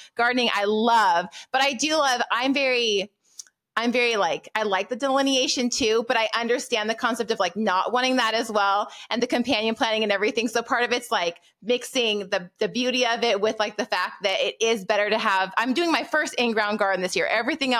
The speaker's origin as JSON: {"language": "English", "region": "Pacific Northwest", "country": "United States", "lives_now": "Tennessee, United States", "said": "I'm with you in the summertime because I was from the Pacific Northwest. And so we had hot summers, but they were dry. And so coming to Tennessee from there"}